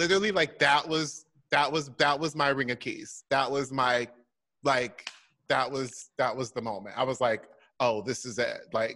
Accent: Orlando, Florida, United States; I mean, I grew up in Orlando, Florida.

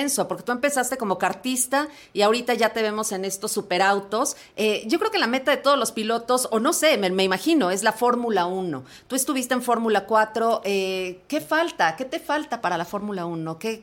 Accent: Mexico; qué padre que tengamos tantas categorías en las que estemos participando como mexicanos.

